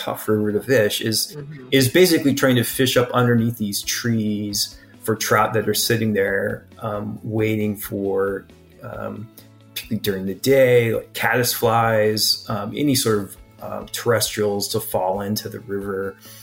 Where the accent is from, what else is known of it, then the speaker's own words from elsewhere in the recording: Portland, Oregon, United States; And I grew up in Portland, Oregon